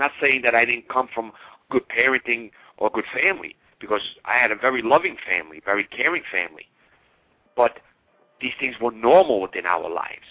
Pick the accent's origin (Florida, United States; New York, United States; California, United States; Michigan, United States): New York, United States; Brooklyn; I was raised in Williamsburg, Brooklyn, but at this time we had already moved to the Canarsie section.